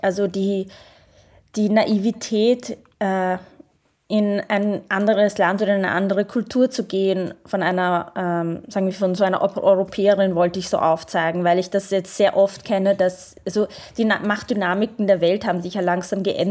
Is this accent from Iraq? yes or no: yes; Iraq; Auch zum Beispiel in Jordanien oder im Irak, wo ich herkomme